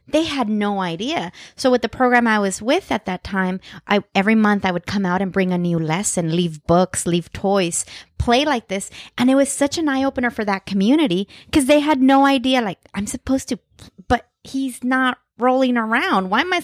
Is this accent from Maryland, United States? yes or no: no; California, United States; For me, growing up in the Central Valley